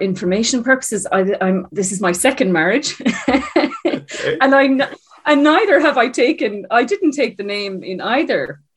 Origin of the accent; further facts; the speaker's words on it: Ballinasloe, County Galway, Ireland; I'm from rural East Galway. So I grew up outside Ballinasloe